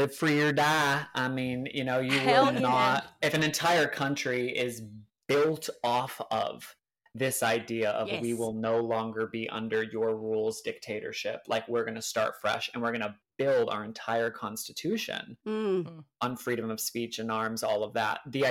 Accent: New Hampshire, United States; I am from the Northeast, New Hampshire, about an hour outside of Boston, pretty close to the Canadian border. So I think some people hear a hint of it in my voice.

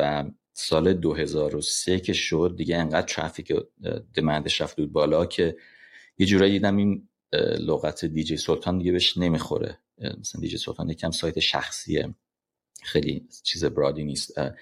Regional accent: Iran; Persian is a second language; و من با اون انگلیسی دست با شکسته میگفتم مثلا ایران و اینا.

